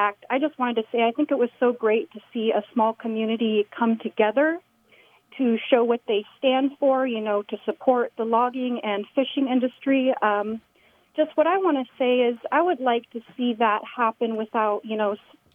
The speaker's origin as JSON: {"language": "English", "town": "Astoria", "region": "Oregon", "country": "United States", "tie": "born or raised there", "said": "growing up in Astoria, a small community"}